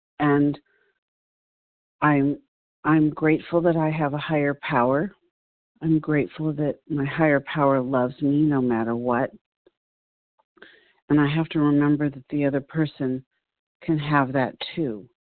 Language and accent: English; California, United States; I'm from California.